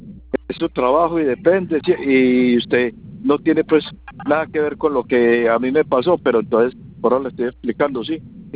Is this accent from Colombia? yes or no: yes; Colombia; Porque nosotros somos de Colombia, salí se fue para Colombia